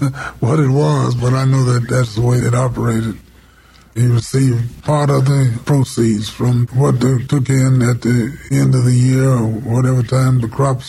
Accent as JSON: {"language": "English", "town": "Rockfield", "region": "Kentucky", "country": "United States", "tie": "born there", "said": "I was born in Warren County, Kentucky. Little community called Rockfield, near Bowling Green, Kentucky."}